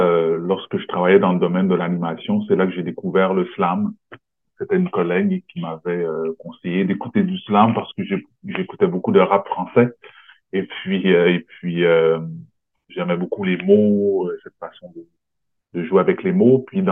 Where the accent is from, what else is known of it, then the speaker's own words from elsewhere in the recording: Montreal, Quebec, Canada; born there; Moi, je suis né à Montréal